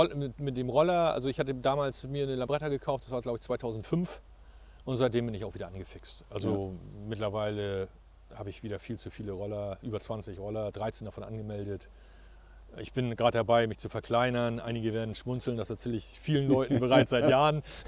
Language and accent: German; Mölln, Schleswig-Holstein, Germany; now in Plön, Germany; ich komme ja ursprünglich aus Mölln